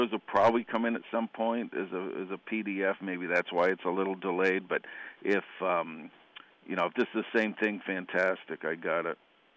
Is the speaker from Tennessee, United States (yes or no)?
yes; Nashville, Tennessee, United States; I was born here in Nashville and grew up as a Red Sox fan